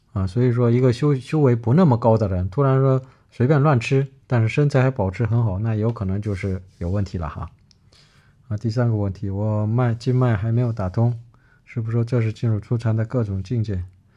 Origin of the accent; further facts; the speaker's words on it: China; 我们中国人说的大同世界